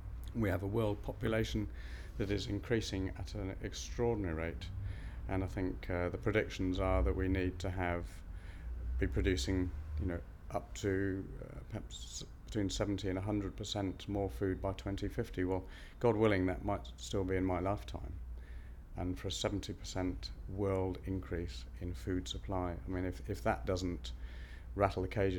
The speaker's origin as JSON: {"language": "English", "town": "Nottingham", "region": "East Midlands", "country": "United Kingdom", "said": "I'm 54 years old and I'm from Nottingham."}